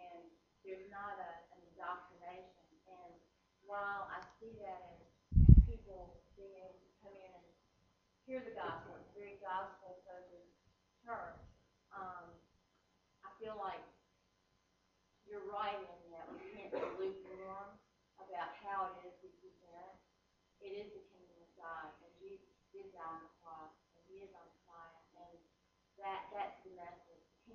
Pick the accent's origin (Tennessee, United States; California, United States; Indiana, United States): Tennessee, United States; Nashville; I'm from Nashville, so I live here.